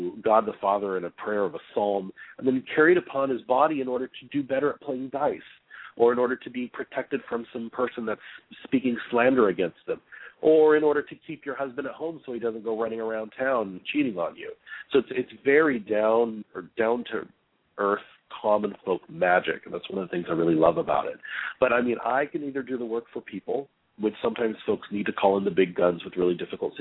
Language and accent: English; United States; I'm American and I also have this other religious practice that I do that comes from the same origin.